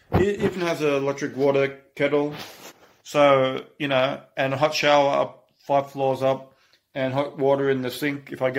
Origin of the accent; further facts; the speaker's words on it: Germany; also born or lived in Australia; because I'm from Germany and Australia, and you know they assume I've got money and everything